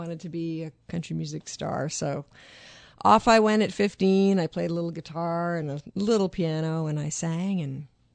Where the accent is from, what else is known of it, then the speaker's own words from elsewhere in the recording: Vancouver, British Columbia, Canada; I'm from Vancouver